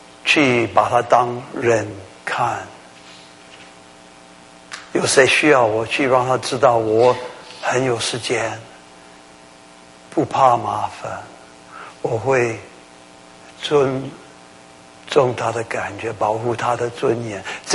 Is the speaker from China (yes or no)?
no; Taiwan; 我们台湾话